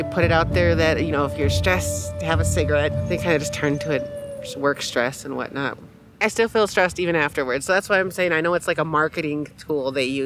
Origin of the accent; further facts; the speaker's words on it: Rosebud, South Dakota, United States; I am Lakota from Rosebud, South Dakota.